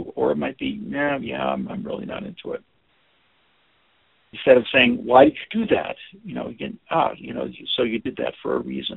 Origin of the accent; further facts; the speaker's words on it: Monterey, California, United States; I'm from Monterey.